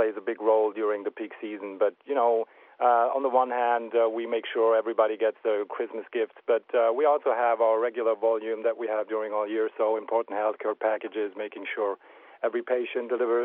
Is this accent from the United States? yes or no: no; Germany; accent: German; English is a second language; now in London, United Kingdom; I grew up in Germany. I've been with UPS 20 years and just relocated to lovely London 7 months ago.